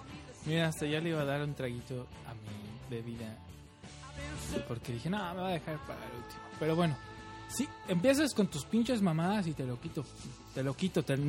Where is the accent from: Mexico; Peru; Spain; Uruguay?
Mexico; Yo soy de México.